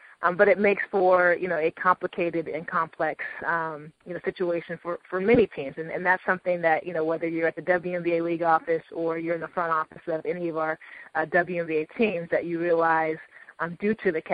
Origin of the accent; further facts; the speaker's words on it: Northwest, United States; I'm not a big Seahawks fan, which I grew up in the Northwest, and you either had to watch the Seahawks or the Broncos all the time.